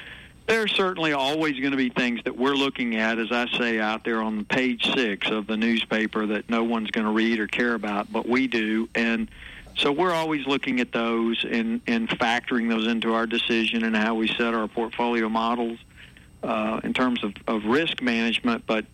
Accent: United States; I think particularly as an American, you know, we want to have pride in our country.

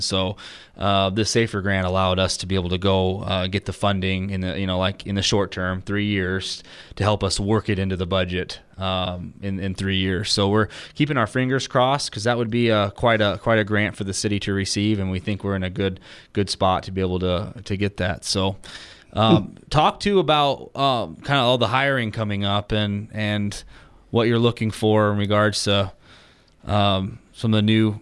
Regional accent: Fremont, California, United States; I was born and raised in Fremont. This is definitely my home.

